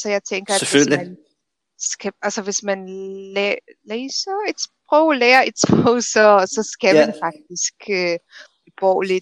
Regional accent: Poland; Danish is a second language; jeg er 28 år gammel, og jeg kommer fra Polen.

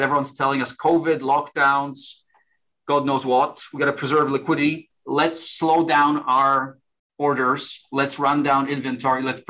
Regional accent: Warsaw, Masovian Voivodeship, Poland; English is a second language; So I'm originally from Warsaw, Poland.

